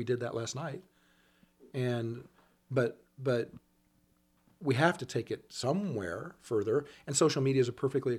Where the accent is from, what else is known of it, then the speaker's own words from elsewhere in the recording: Kansas City, United States; moved away as an adult; also born or lived in California; Grew up in Kansas City, was there till I was 30, and then moved to California.